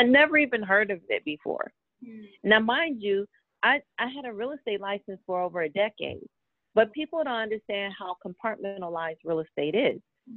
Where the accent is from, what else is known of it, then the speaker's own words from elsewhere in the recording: California, United States; also born or lived in Gary, United States; My mother, she moved to California when I was like 3 years old. I was born in Gary.